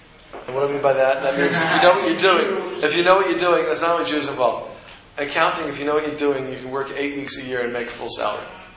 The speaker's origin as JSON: {"language": "English", "region": "the South", "country": "United States", "tie": "born or raised there", "said": "I'm interested in Civil War history. I grew up in the South, so I'm interested in Civil War history. That's part of growing up in the South."}